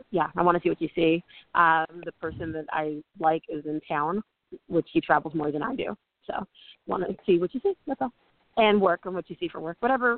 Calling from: Los Angeles, California, United States; I didn't say where I was. I'm in Los Angeles right now.

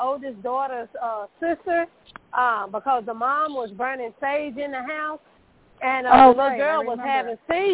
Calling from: Texas, United States; Hello, Ms. Deborah. … from Texas.

